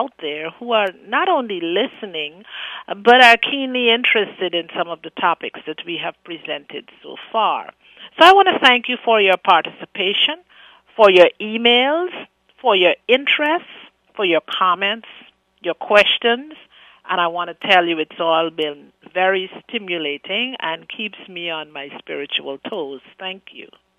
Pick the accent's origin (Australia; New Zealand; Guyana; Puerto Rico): Guyana; born there; you'll know that I was born in Guyana, South America.